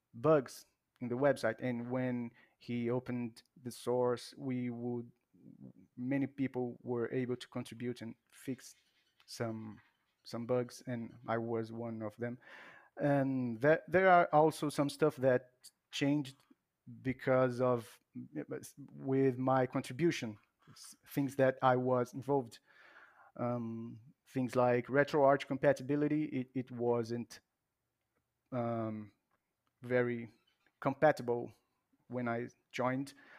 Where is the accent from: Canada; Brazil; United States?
Brazil; first language Portuguese; English is a second language; And well, I'm from Brazil and it's Portuguese, and we say Melio here.